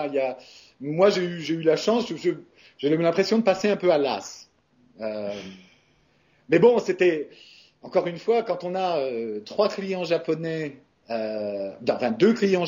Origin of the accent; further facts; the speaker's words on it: France; accent: French; quand je parle italien, j'ai un accent français.